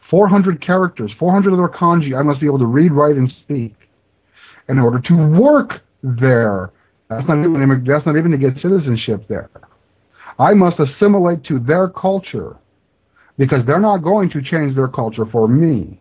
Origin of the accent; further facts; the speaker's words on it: United States; I'm an American. That is my only concern.